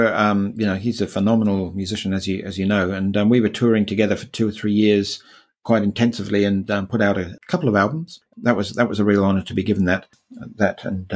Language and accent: English; New Zealand; moved away as an adult; now in London, United Kingdom; that was not long after I came from New Zealand.